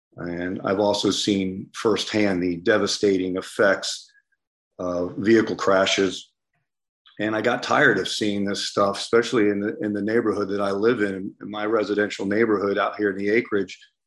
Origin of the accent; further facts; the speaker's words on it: West Palm Beach, Florida, United States; I'm born and raised in West Palm Beach. I've been living here for 51 years.